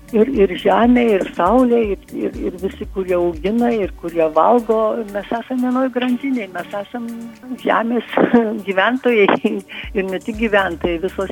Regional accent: Dzūkija, Lithuania; Aš esu dzūkė, dzūkijoje tuo metu labai daug buvo baravykų

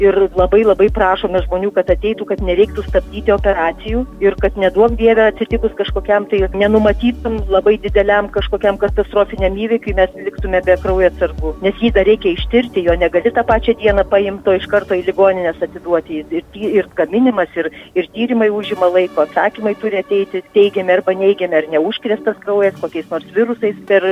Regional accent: Alytus, Alytus County, Lithuania; nes aš pati esu alytiškė

